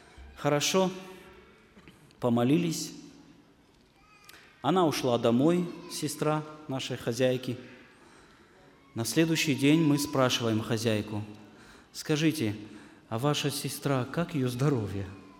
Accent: North Ossetia–Alania, Russia; мы простые люди. Правда, мы приехали из Северной Осетии

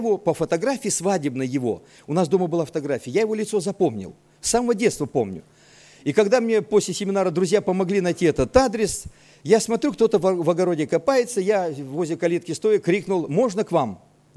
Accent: Krasnodar Krai, Russia; born there; Я родился в Краснодарском крае, хотя все мои корни с Азербайджана. И дедушки, и прадедушки там родились, и там мои родители родились, но временно находились на нефтяных промыслах в Краснодарском крае. И там я родился.

